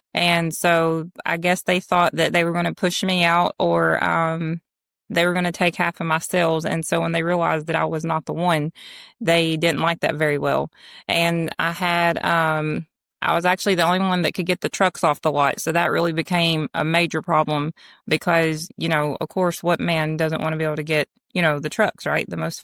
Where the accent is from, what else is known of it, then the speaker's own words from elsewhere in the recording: Kentucky, United States; I'm from Kentucky. And I'm from the Central Part.